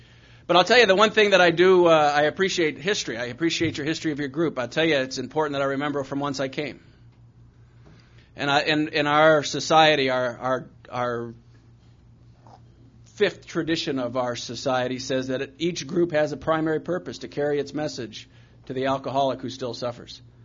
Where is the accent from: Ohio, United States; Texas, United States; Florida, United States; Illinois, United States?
Illinois, United States; Chicago; I grew up in Chicago, and he blew his arm out before he made it.